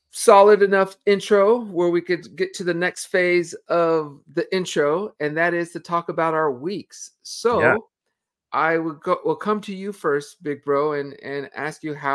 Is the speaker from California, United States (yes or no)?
yes; California, United States; Reminded me of our youth growing up in the San Fernando Valley.